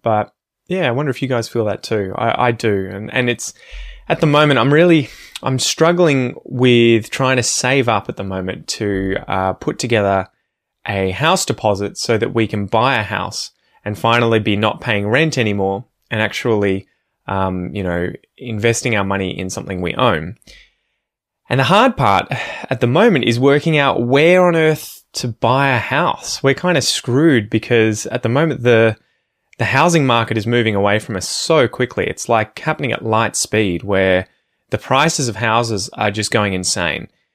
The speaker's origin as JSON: {"language": "English", "town": "Ocean Grove", "region": "Victoria", "country": "Australia", "tie": "born or raised there", "said": "somewhere like where I grew up in Ocean Grove or like Geelong or Melbourne."}